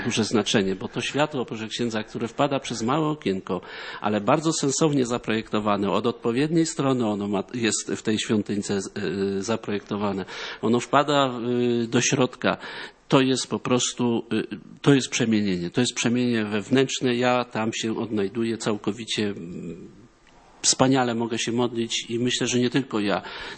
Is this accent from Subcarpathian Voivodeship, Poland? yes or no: no; Świeradów-Zdrój, Lower Silesian Voivodeship, Poland; ja z Dolnego Śląska.